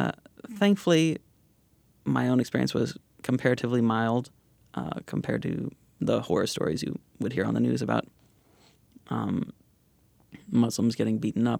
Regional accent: Gladstone, Missouri, United States; I grew up in Gladstone. I went to Winnetonka High School, go Griffins.

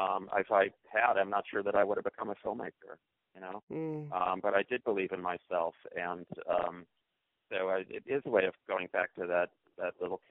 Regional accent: Whitefish Bay, Wisconsin, United States; And people hear that I grew up in Whitefish Bay, and now that must have been an easy and great childhood.

